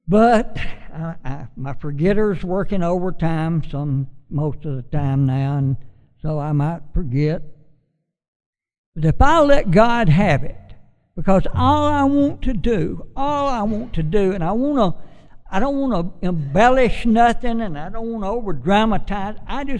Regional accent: Fort Payne, Alabama, United States; Grew up in a little town called Fort Payne, Alabama. I was the only celebrity from my hometown

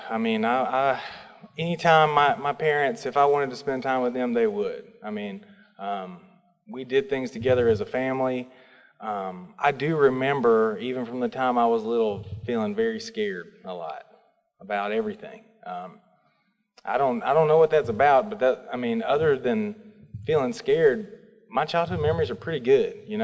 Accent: Florence, Alabama, United States; And I am from Florence, Alabama.

